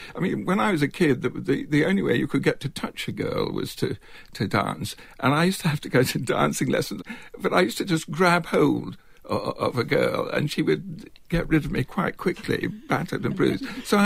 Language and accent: English; Yorkshire and the Humber, United Kingdom; I grew up in the South Yorkshire coalfield, as it's now called, in the 1930s, fairly depressing times, and was there during the war when the bombers were coming over.